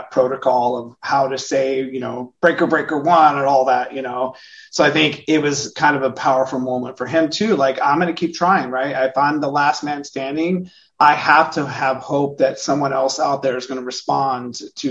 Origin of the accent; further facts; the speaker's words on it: California, United States; Like, I'm also not a country person. I'm from California. We don't do this work, right?